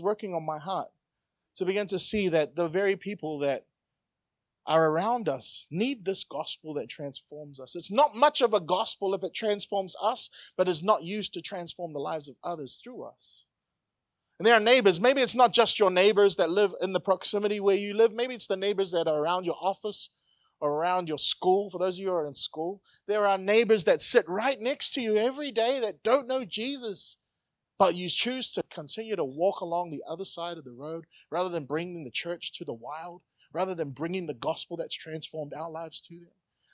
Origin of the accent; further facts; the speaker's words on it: New Zealand; Remember growing up in New Zealand, in my neighborhood? My neighborhood changed over the years.